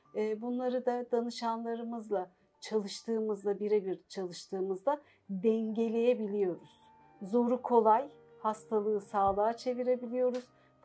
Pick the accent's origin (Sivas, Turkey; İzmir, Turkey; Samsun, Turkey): İzmir, Turkey; born there; 1968 İzmir doğumluyum.